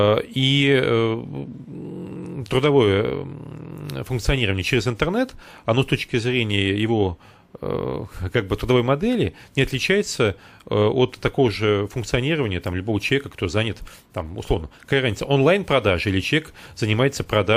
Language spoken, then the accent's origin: Russian; Astrakhan, Astrakhan Oblast, Russia; я южанин, то есть я астраханец